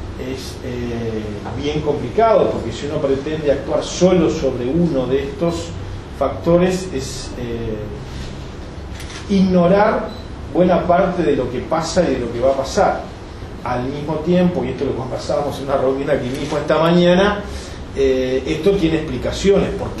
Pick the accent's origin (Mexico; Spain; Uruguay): Uruguay; yo soy uruguayo